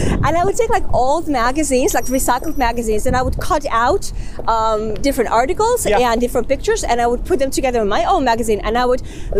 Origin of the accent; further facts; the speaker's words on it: Finland; moved away as an adult; also born or lived in St. Petersburg, Russia; So yeah, I was born in St. Petersburg. I lived there until I was six, and then moved to Finland, and you know, grew up in Finland, went to school there, went to do my university studies, did my master's in Finland